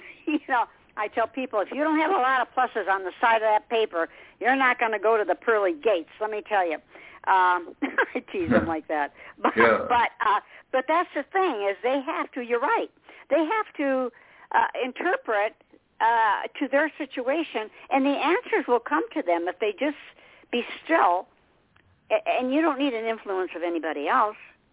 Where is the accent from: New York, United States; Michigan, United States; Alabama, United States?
Michigan, United States; people would come to me when I was in Michigan, because I'm from Michigan, and I do a lot of them up there.